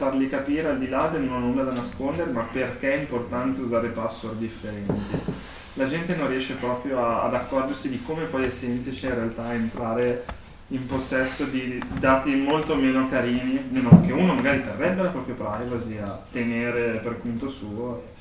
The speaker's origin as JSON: {"language": "Italian", "town": "Genoa", "region": "Liguria", "country": "Italy", "said": "io sono genovese"}